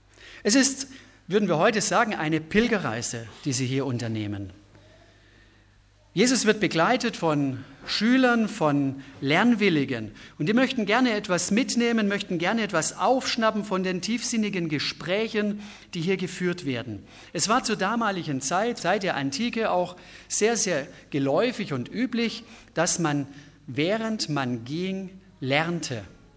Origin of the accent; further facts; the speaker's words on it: Baden-Württemberg, Germany; Aufgewachsen bin ich im Schwarzwald, bin also Schwabe.